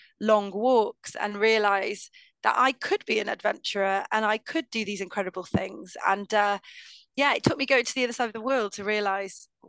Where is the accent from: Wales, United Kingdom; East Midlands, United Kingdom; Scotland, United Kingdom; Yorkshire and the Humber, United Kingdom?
Wales, United Kingdom; also born or lived in Warrington; I was born actually in Warrington, but then moved to North Wales when I was very young. But I lived in an area well known by the tabloid press as the Costa del Dol. So we're talking the coastline along sort of Colwyn Bay, Prestatyn, Rhyl, that sort of area.